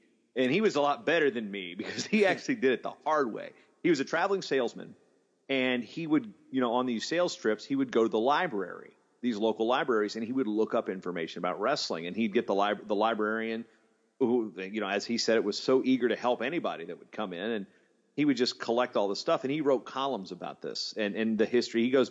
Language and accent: English; Virginia, United States; So, I remember growing up in Virginia, I couldn't name a single starter at any college team in the state of Virginia.